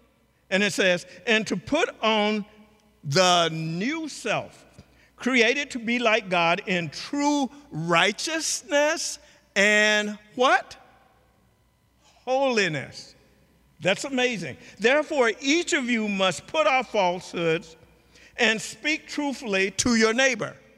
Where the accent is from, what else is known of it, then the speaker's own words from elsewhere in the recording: the South, United States; And growing up in the South as a little black boy, some said, he's not even human.